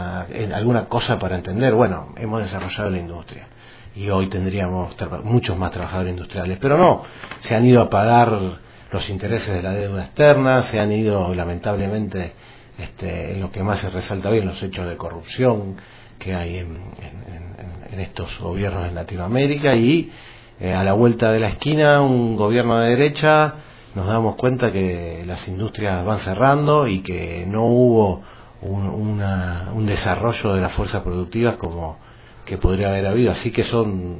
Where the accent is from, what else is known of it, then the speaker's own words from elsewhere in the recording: Rosario, Santa Fe, Argentina; Yo vengo de Rosario, del corazón de la Pampa húmeda, del ombligo del mundo, donde tiras un poroto y crece